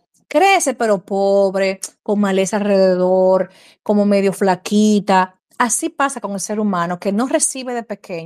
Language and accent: Spanish; Cibao, Dominican Republic; Soy una señora del Cibao, del campo